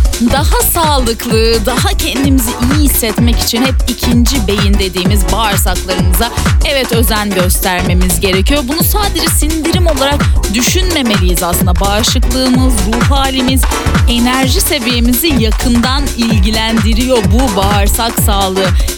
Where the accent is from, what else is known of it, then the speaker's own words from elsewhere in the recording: İzmir, Turkey; Ben de bir İzmirli olarak mesela lokmadan vazgeçemiyorum.